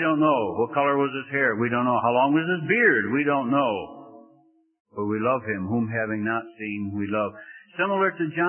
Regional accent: Scotland, United Kingdom; because I'm a Scotsman, so I have a bunch of dollars

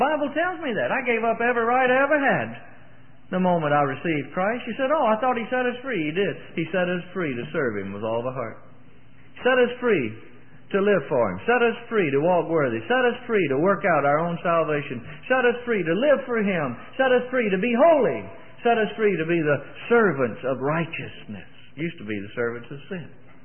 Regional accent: Mississippi, United States; Somebody asked me where I come from. I tell them, Mississippi. I come from Mississippi. I like that. My roots. These are my roots. That's my hometown. This is the place I was born.

